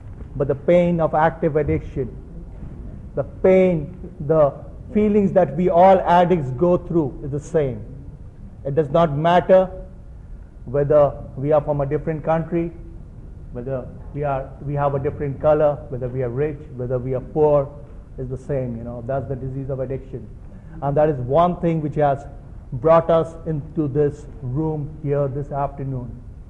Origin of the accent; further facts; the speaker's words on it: India; I'm from India. I used in India for 12, 13, 14 years.